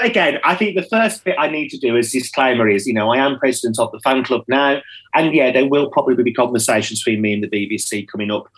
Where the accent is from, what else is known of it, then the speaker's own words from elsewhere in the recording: Birmingham, West Midlands, United Kingdom; So I'm originally from Birmingham